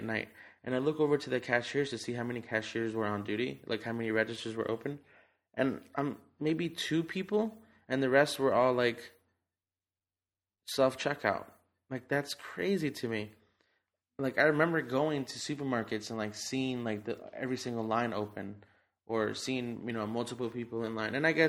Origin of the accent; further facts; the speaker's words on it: New Jersey, United States; Because I'm from Jersey, so.